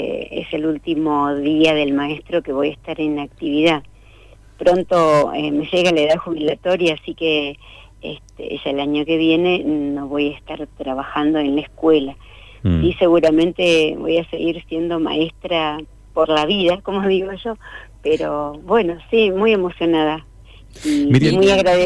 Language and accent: Spanish; Cutral Có, Neuquén, Argentina; Nací en Cutralcó, entonces hice ahí mi escuela primaria. Y por cuestiones de trabajo de mi papá, anduvimos por toda la provincia